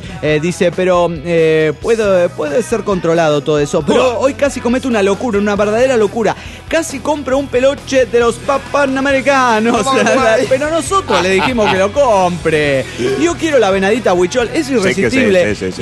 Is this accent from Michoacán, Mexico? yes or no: no; Guadalajara, Jalisco, Mexico; de Guadalajara, Jalisco, México.